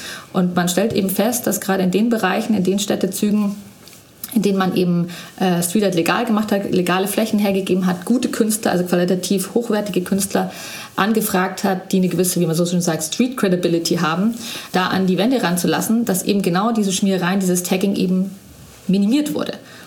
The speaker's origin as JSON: {"language": "German", "town": "Munich", "region": "Bavaria", "country": "Germany", "said": "Wir sind beide Münchner"}